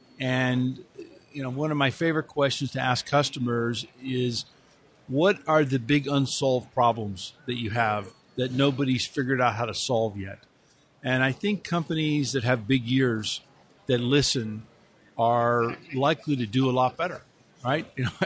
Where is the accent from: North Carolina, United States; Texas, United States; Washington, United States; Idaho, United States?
Texas, United States; Houston; My hometown of Houston, Texas.